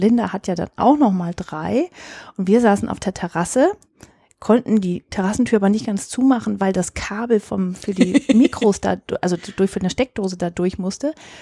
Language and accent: German; Oldendorf, Lower Saxony, Germany; Zum Zweiten ist Oldendorf mein Heimatort. Ich bin hier aufgewachsen. Meine Eltern wohnen hier aber nicht mehr